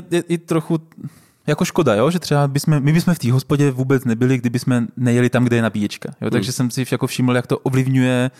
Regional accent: Brno, South Moravian Region, Czechia; já jsem vyrůstal celý život v Brně

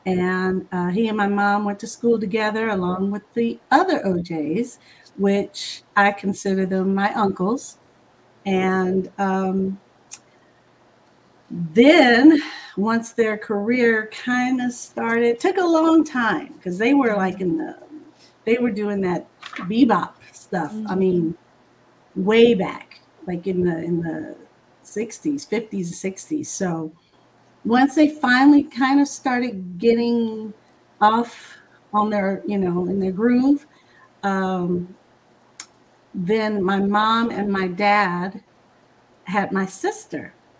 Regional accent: Inglewood, California, United States; Originally, I was born and raised in Inglewood. I'm from Inglewood, but I grew up in both Inglewood and LA, which is right there.

